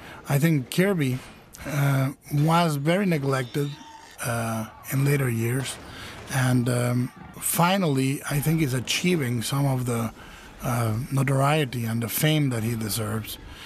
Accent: Guadalajara, Jalisco, Mexico; when I was working as a voluntary in an insane asylum in my hometown in Guadalajara.

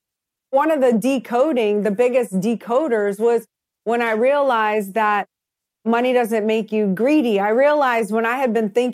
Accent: New Orleans, Louisiana, United States; Well, I grew up in New Orleans, Louisiana, You know, I had a really great childhood.

